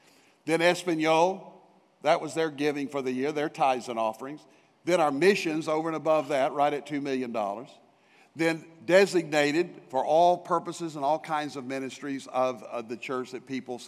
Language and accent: English; Fort Worth, Texas, United States; which is a church plant from Prestonwood over in Southwest Fort Worth, my hometown, good old Cowtown.